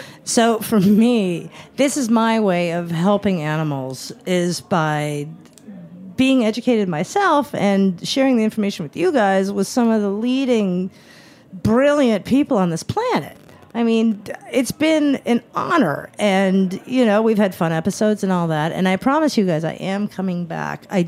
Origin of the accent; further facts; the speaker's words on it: New York, United States; And I loved it as a New Yorker to be able to bring this urban legend to truth